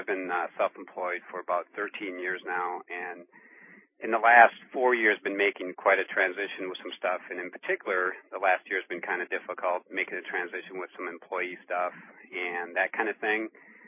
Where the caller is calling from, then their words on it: Minneapolis, Minnesota, United States; Minneapolis.